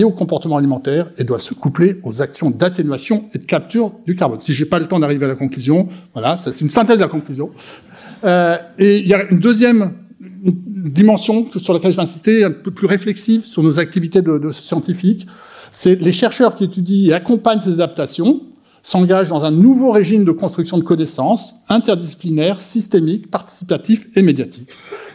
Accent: Montpellier, Occitanie, France; Je suis de Montpellier

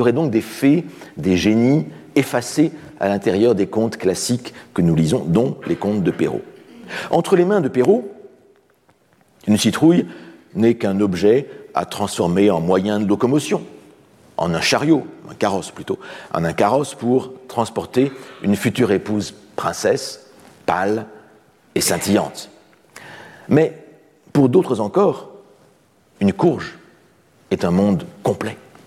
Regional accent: France; en tant que Français

